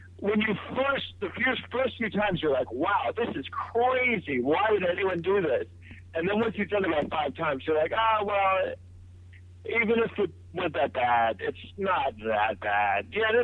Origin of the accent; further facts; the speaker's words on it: Manhattan, New York, United States; born or raised there